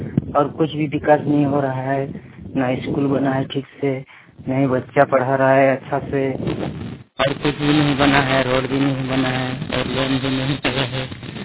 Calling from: Jharkhand, India; गांव का नाम है राली बेड़ा, पोस्ट बैंक थाना नवाड़ी जिला बोकारो से बोल रहा हूँ।

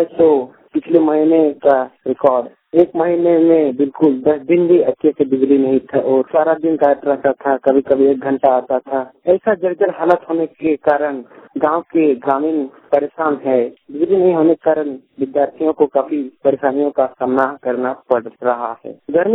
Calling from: Jamshedpur, Jharkhand, India; जमशेदपुर प्रखंड के दर्दली पंचायत के अंतर्गत हमारे गांव से बोल रहा हूँ।

